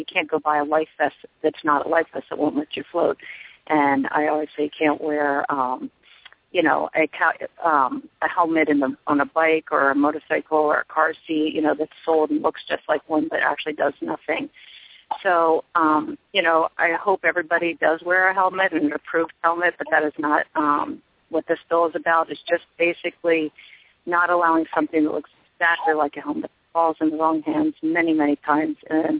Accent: Connecticut, United States; I'm from Connecticut, and he was our senator at the time.

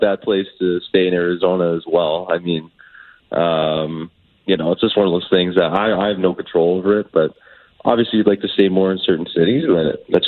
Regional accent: Canada; I'm Canadian, so.

